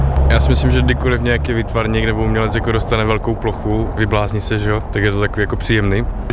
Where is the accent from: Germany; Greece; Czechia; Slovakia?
Czechia; Moravia; protože my jsme oba dva z Moravy a je to z malého města.